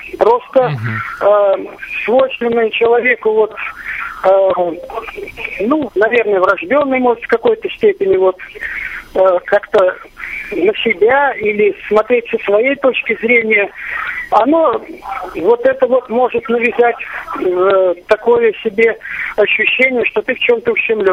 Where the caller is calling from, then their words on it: Pskov, Pskov Oblast, Russia; я с вами из Пскова.